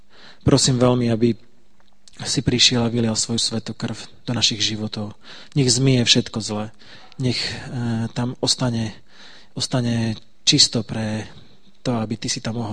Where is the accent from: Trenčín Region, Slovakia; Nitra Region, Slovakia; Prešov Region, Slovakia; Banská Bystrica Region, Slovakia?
Prešov Region, Slovakia; Bardejov; A ináč my sme z Bardejova